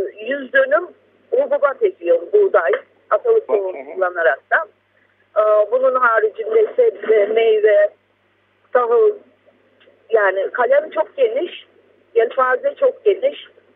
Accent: Ahmetçeli, Çanakkale, Turkey; ben doğma büyüme Ahmetçeli. Çanakkale Bayramiç Ahmetçeli köyündeyim. Bayramiç'e 13 kilometre bir uzaklıktayım, mesafedeyim kasabaya. Bulunduğumuz alan düz ovalıktır.

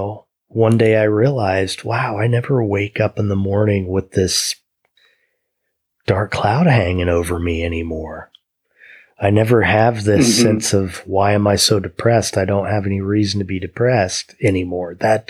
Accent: Midwest, United States; growing up in the Midwest where the work ethic is what it is, it took me a long time to kind of tease that stuff out

